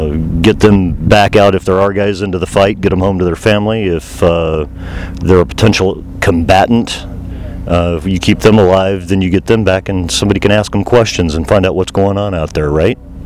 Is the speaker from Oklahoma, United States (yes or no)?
yes; Oklahoma, United States; I grew up in Oklahoma. I'm a resident of Colorado and stationed in California.